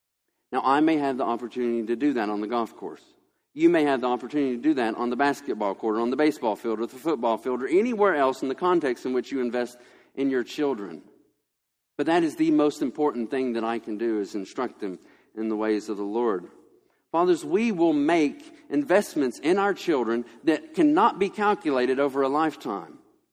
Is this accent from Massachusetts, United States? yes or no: no; Tennessee, United States; also born or lived in Alabama; now in Georgia, United States; I'm from East Tennessee, just outside of Knoxville